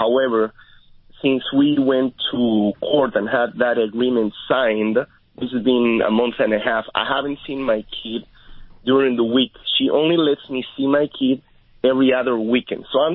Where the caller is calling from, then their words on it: California, United States; I'm calling from Southern California right now.